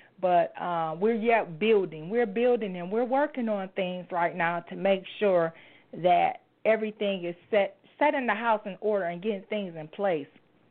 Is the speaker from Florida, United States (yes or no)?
yes; Florida, United States; And I knew what that meant because, you know, I'm from Florida, and my house that I'm in the process of seeking after is on water.